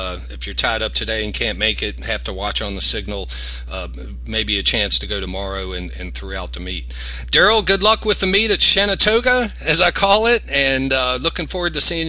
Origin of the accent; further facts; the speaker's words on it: Waynesboro, Virginia, United States; We're both from Waynesboro